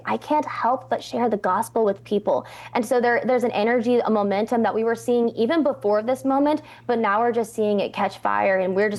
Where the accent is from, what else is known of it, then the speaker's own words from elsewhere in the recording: Arkansas, United States; I grew up in Northwest Arkansas, which is the heart of the Bible Belt